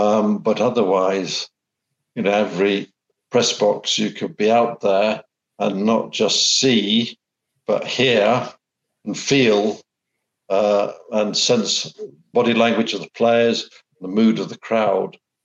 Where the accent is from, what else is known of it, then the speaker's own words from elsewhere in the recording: Sheffield, Yorkshire and the Humber, United Kingdom; born there; because I was born in Sheffield and they've got the Sheffield Shield.